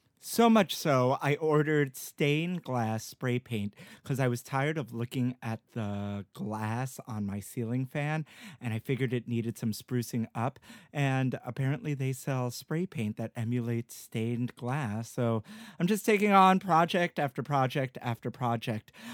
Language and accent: English; New York, United States; I grew up in New York all my life.